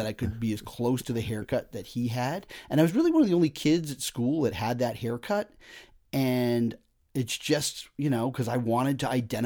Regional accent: Boston, Massachusetts, United States; and I grew up in the Boston area, so we had access to a lot of films a lot of other people didn't have.

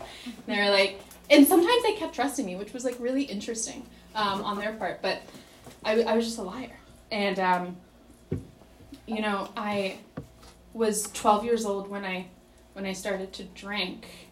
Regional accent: Arkansas, United States; So I got sober in Arkansas. I'm from Arkansas. I grew up there.

